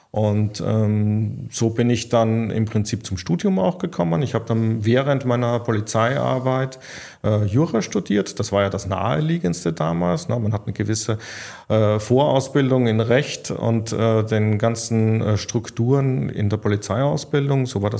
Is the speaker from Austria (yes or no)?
yes; Austria; now in Germany; ich bin nach wie vor Österreicher und das werde ich auch bleiben.